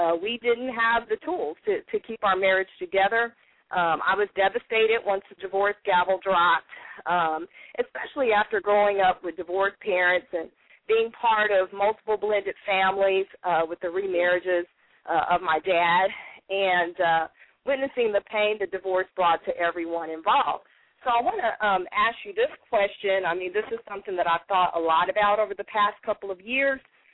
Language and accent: English; Kansas City, Missouri, United States; Word of Life Worship Center in my hometown of Kansas City, Missouri.